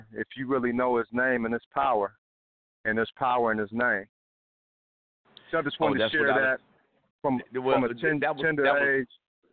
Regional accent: Columbus, Ohio, United States; And I just wanted to let you know I'm from Columbus, Ohio. And when I was 4 years old, the bullies in the neighborhood threw me in an abandoned refrigerator.

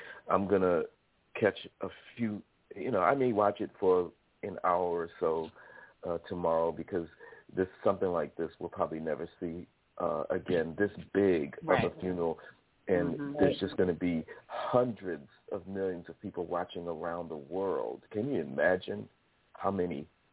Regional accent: Bermuda; I grew up in Bermuda for most of my childhood.

